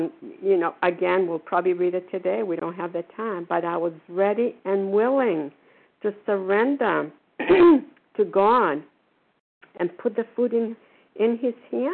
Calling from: Port Charlotte, Florida, United States; I'm calling from Foxborough. I'm calling from Port Charlotte, Florida. I forget where I am. We have here for the winter.

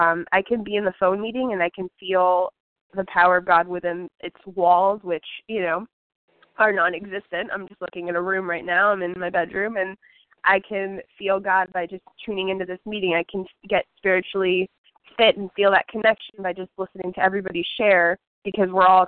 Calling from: Houston, Texas, United States; I'm calling from Houston, Texas

